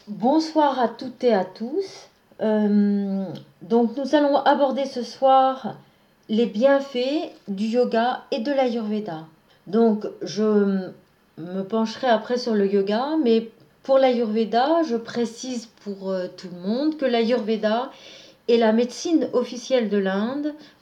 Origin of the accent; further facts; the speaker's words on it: Angers, Pays de la Loire, France; also born or lived in India; Ça fait 2 ans que je suis rentrée dans ma ville natale en Angers, dans le Maine-et-Loire